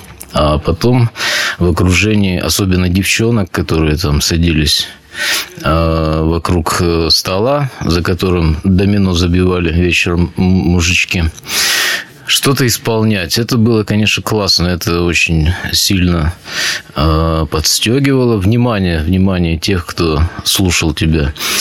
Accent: Perm, Perm Krai, Russia; born there; Я родился в Перми, Коноваловские пашни, Садовый теперь.

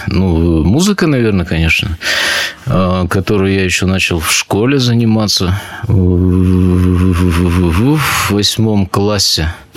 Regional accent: Perm, Perm Krai, Russia; born there; Я родился в Перми, Коноваловские пашни, Садовый теперь.

